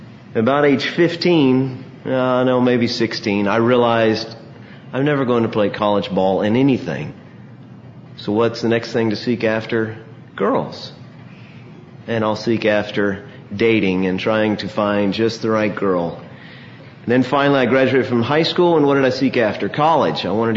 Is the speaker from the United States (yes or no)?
yes; Dallas, Texas, United States; I can tell you, I grew up in Dallas like most of y'all have.